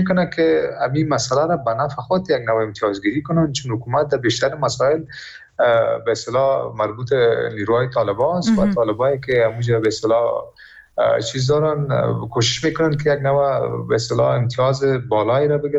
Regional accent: Afghanistan; به عنوان یک افغانی که در داخل افغانستان زندگی میکنم

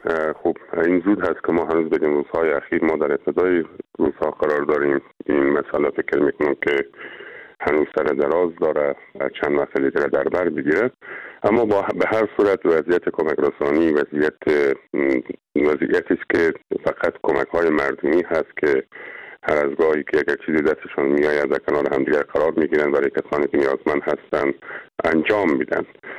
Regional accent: Herat, Afghanistan; به عنوان یک هراتی سپاسگزاری ویژه همه عزیزانی دارم

